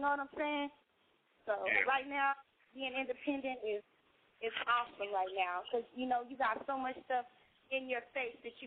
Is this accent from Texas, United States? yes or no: yes; Austin, Texas, United States; Yeah, I'm from Austin.